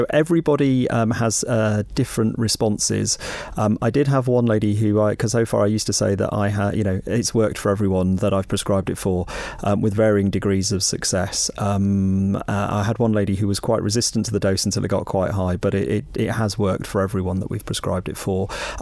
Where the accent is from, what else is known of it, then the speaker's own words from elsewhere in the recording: South West England, United Kingdom; I was raised by war generation parents and grandparents, and actually growing up in Cornwall, my, you know, you finish your food, you finish everyone else's food, you never leave anything to waste.